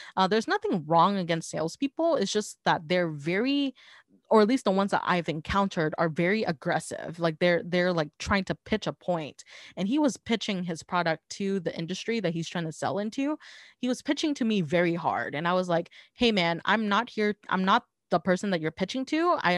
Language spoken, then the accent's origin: English; Southern United States, United States; And I was like, yeah, I'm from the South. I know.